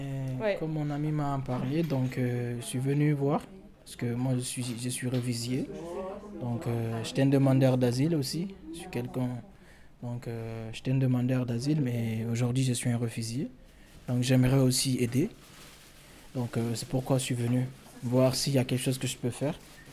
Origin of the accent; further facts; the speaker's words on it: Guinea; now in France; Je suis guinéen, d'origine guinéen. Donc ça fait 2 ans que je suis en France maintenant.